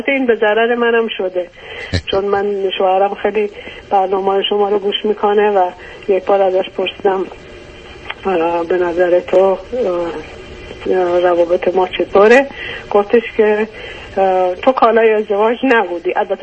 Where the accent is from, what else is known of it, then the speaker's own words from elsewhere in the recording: Iran; now in United States; ما 16 سال پیش از ایران اومدیم، مهاجرت کردیم اومدیم آمریکا